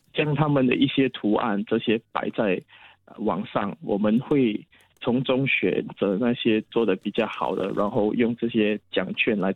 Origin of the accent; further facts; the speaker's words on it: Singapore; 作为新加坡人我们要怎么保护自己，怎么保护我们的家庭